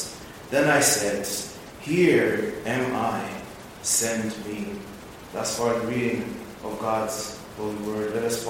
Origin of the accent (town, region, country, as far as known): Zambia; also born or lived in Baltimore; now in Grand Rapids, United States